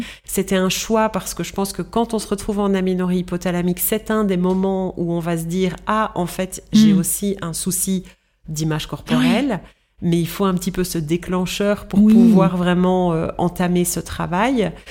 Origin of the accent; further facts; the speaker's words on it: Belgium; also born or lived in United Arab Emirates; Mais comme à l'origine, je suis belge francophone